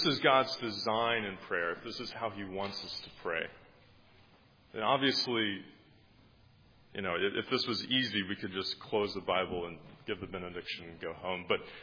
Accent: Atlanta, Georgia, United States; I grew up in Atlanta, Georgia, in a suburb

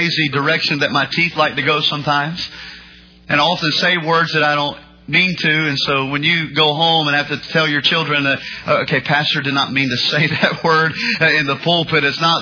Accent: North Carolina, United States; I'm from North Carolina and I have a slow tongue.

